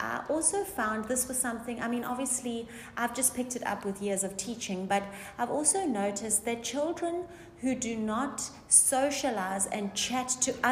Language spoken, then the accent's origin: English; South Africa; also born or lived in United Kingdom / Namibia; now in New Zealand; I'm from South Africa. I find that, like, and we're living in New Zealand. Mm-hmm. So without saying what it is like in each country, I've also lived in the United Kingdom and in Namibia, which is in Africa.